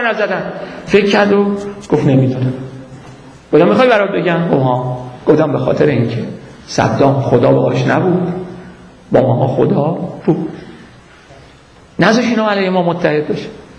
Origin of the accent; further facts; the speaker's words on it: Iran; من تازه بهش معرفی کردم ما ایرانی هستیم